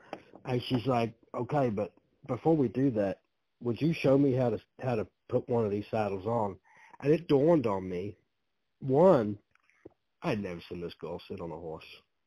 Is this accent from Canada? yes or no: no; England, United Kingdom; now in United States; So originally my wife and I are from England.